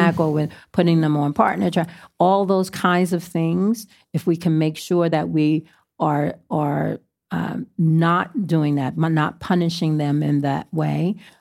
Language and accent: English; New York City, New York, United States; as a young girl growing up in Harlem, you know, uptown. So we're all the way downtown on the west side. I grew up all the way uptown